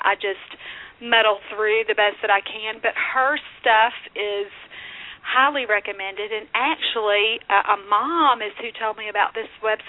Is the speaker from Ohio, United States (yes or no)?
no; Mississippi, United States; I hope I get some North Mississippi people there for my home state.